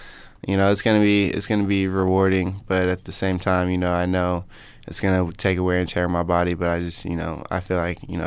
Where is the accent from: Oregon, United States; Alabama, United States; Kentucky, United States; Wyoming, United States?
Oregon, United States; I'm from Oregon, and, you know, both schools, you know, kind of recruited me.